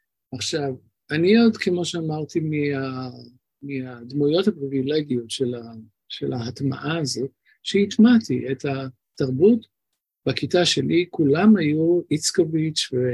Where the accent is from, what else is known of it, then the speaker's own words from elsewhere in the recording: Tel Aviv, Tel Aviv District, Israel; נולדתי מזמן, ולמדתי בספר אחד העם, בלב, בצלאל יפה, נחמני, תל אביב